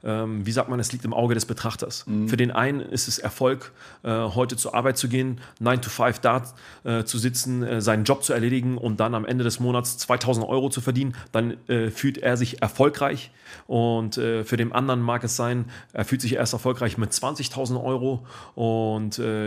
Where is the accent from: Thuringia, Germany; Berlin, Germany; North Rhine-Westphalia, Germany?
Berlin, Germany; ich bin aus dem arabischen Raum, meine Eltern sind 1996 nach Deutschland gezogen sozusagen und da war ich gerade 3 Jahre alt, da bin ich in Berlin aufgewachsen oder bin im Prinzip in Berlin eingereist, als ich 3 Jahre alt war mit meinen Eltern